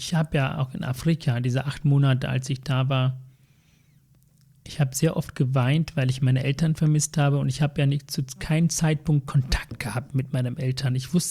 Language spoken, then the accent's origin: German; Northern Province, Sri Lanka; German is a second language; now in Germany; Aber ich komme aus dem Norden, ich bin Tamile, gehört zur Minderheit.